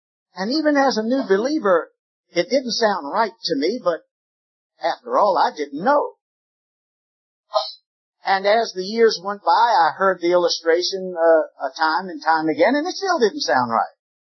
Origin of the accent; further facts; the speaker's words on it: Richmond, Virginia, United States; the latter part of 1954 in my hometown of Richmond, Virginia.